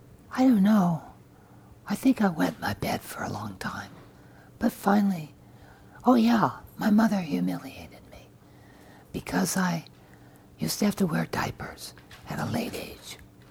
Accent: Inglewood, California, United States; also born or lived in Hollywood; I was born in Hollywood Hospital, and even though my family moved after 3 months from Hollywood to Inglewood, California, I like to say I was born in Hollywood.

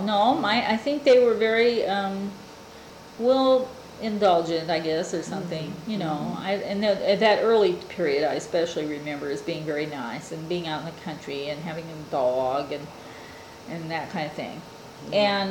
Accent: Portland, Oregon, United States; I was born here in Portland, Oregon.

